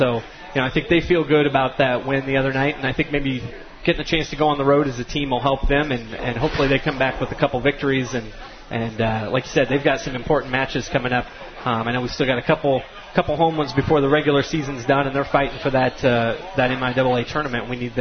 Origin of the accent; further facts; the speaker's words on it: Barnard, Missouri, United States; I'm from the area. I grew up in Barnard, so just a little southern suburb of Maryville, as we like to call it.